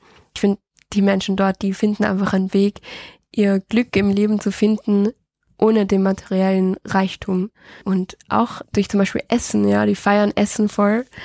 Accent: Lower Austria, Austria; Ich bin 23 Jahre alt. Ich komme aus Wien-Umgebung und ich studiere gerade in Wien Lehramt für die Oberstufe Englisch und Spanisch. Mein Hintergrund ist, dass ich in Österreich aufgewachsen bin mit einem österreichischen Papa und meine Mama ist aus Peru.

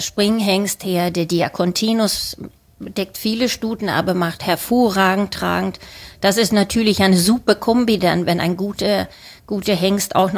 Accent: Sweden; German is a second language; now in Celle, Germany; Ich komme ja ursprünglich aus Schweden, hatte in Hannover hier studiert

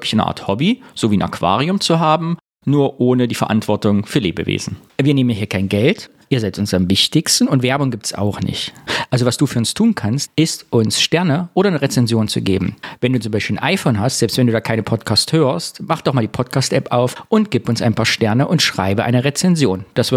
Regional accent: Saxony-Anhalt, Germany; streiten sich mit uns, ob die Himmelsscheibe von Nebra, die ja von mir 30 bis 40 Kilometer weg ist, noch zu meiner Heimat gehört oder schon nicht mehr.

